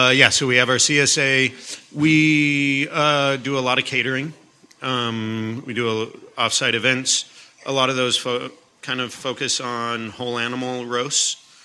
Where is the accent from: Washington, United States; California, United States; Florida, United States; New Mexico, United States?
New Mexico, United States; I grew up in New Mexico and then went to culinary school in Portland, Oregon.